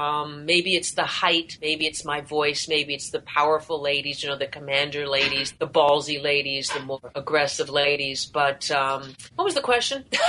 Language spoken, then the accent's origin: English; Toronto, Ontario, Canada; I'm from Toronto originally, so my parents are here in Toronto, so I still consider that my home.